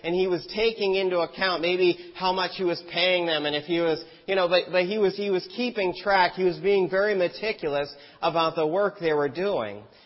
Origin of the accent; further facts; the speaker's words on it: United States; I'm from the States.